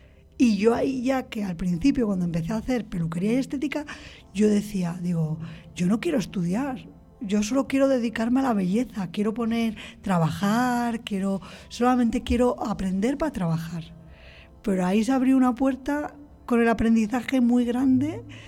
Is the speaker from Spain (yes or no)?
yes; Castile and León, Spain; yo vengo de una provincia que se llama Burgos